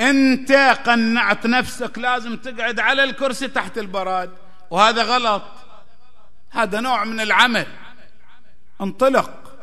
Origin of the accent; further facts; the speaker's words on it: Saudi Arabia; أنواع ملل العالم كلها موجودة عندنا في السعودية